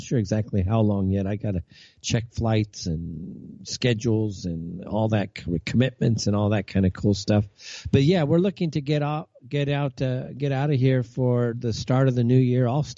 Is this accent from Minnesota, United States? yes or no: no; California, United States; You know, growing up in California, of course, we have these forest fires.